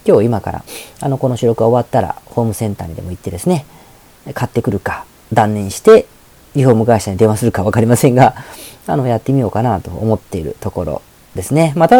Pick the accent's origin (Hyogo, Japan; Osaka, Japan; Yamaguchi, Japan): Osaka, Japan; ですから実は今日大阪からこれ収録してるんですよ。で、なんと僕の実家でございます。